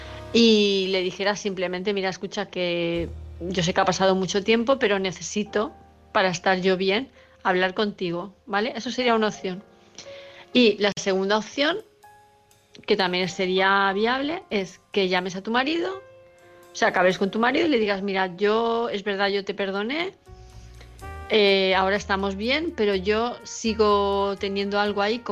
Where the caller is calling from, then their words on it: Palma de Mallorca, Balearic Islands, Spain; de Palma de Mallorca.